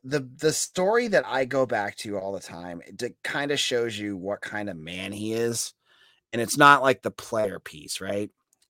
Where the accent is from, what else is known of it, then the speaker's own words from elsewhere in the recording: Massachusetts, United States; Yeah, I mean, I'm also from Massachusetts